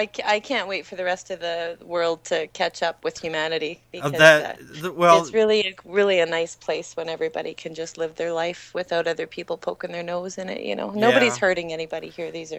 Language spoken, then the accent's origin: English; Canada; I'm from Canada, man.